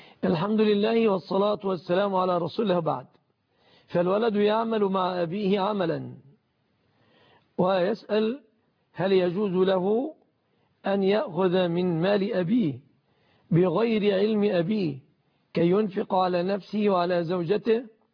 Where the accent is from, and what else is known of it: Egypt